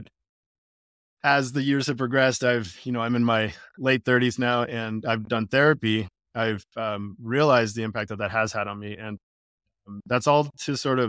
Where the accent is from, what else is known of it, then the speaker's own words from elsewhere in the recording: California, United States; I have a twin brother. We grew up in Northern California.